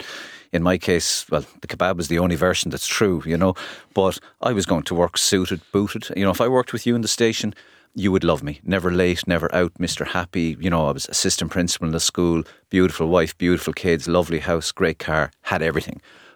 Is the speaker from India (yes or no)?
no; Waterford, Munster, Ireland; 9 marathons in 8 days with a washing machine on my back to get Pieta House opened in my hometown, Waterford.